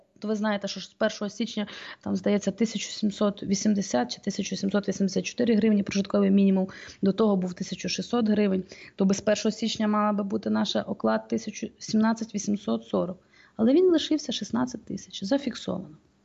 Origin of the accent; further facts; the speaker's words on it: Rivne Oblast, Ukraine; Ні, я місцева, я з Полісся Рівненського